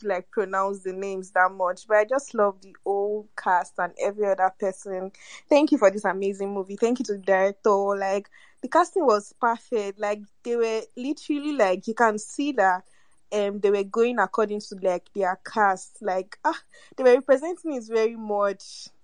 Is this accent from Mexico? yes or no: no; Nigeria; and I'm from Nigeria